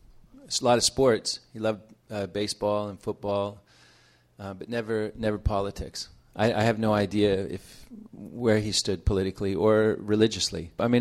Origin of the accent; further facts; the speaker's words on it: Utah, United States; also born or lived in California, United States; Yeah, I was born in California. I grew up in Utah.